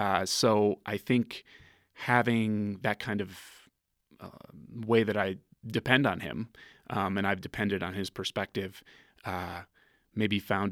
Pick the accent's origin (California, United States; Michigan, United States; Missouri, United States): Michigan, United States; it was drawn from my childhood growing up in Michigan in a small town.